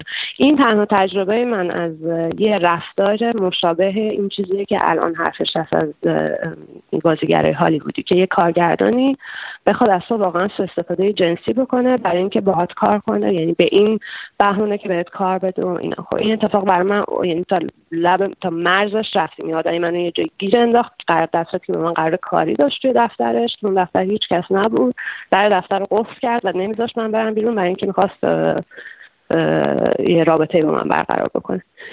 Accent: Iran; moved away; از ایران که اومدم بیرون و به گذشته شروع کردم با آرامش نگاه کردم

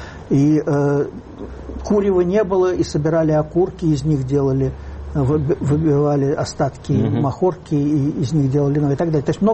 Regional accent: Moscow, Russia; Значит, я был москвич, но не коммунист.

